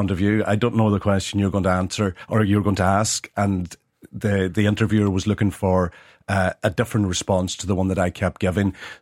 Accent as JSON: {"language": "English", "town": "Carrigart", "region": "Ulster", "country": "Ireland", "said": "I'm from Carrigart to my parish of Meva, going to the shop and meeting people speaking Irish."}